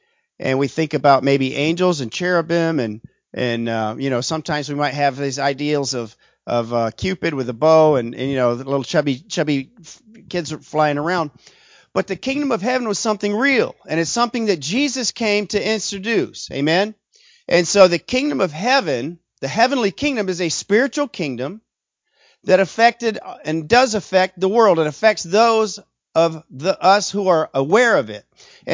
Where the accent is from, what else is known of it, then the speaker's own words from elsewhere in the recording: Pennsylvania, United States; You know, I grew up in Pennsylvania and doing dairy farm work and hunting deer and running the woods.